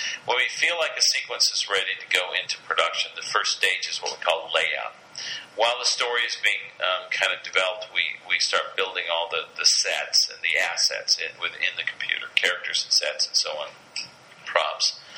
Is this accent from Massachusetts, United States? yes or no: no; Los Angeles, California, United States; Both my parents are from Arkansas. I grew up here in Los Angeles